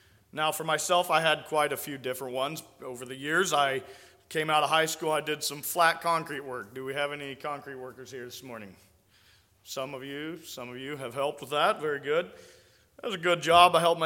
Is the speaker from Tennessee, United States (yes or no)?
no; Nebraska, United States; And so I'm from Nebraska. That's my home state.